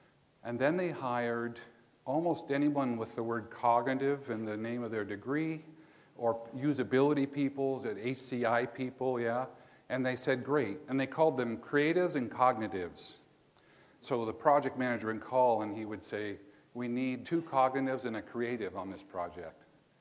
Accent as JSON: {"language": "English", "region": "Montana", "country": "United States", "tie": "born or raised there", "said": "where I grew up in Montana, everybody just knew this reference."}